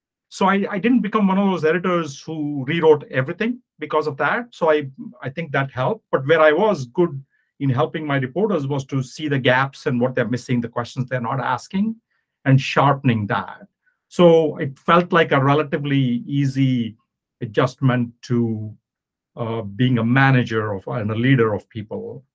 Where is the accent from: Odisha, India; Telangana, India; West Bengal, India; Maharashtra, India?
Telangana, India; Hyderabad; moved away as an adult; as you can tell from my name and my accent, I was born and grew up in India. The first 19 years of my life was in a city called Hyderabad, which is in southern India